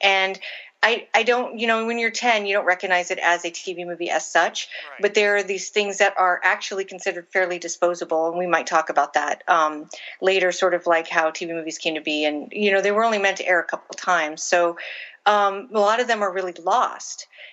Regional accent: Las Vegas, Nevada, United States; our local channel, I grew up in Las Vegas, our local channel played a lot of them on like the Saturday afternoon movies.

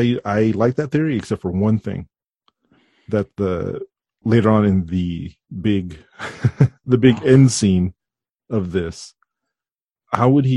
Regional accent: New York, United States; Yeah, I grew up in Hell's Kitchen. Bugs everywhere.

